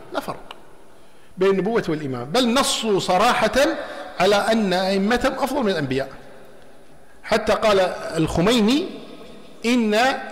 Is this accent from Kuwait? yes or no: yes; Kuwait; هذا مرجع من مراجع الشيعة عندنا في الكويت، يقال له حسن الحائري